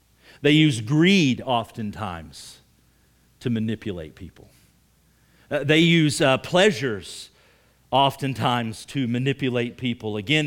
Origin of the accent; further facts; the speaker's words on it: Morris, United States; we drove into Morris, which is the town that was directly struck, and my hometown, where I grew up, little town, 1,200 people.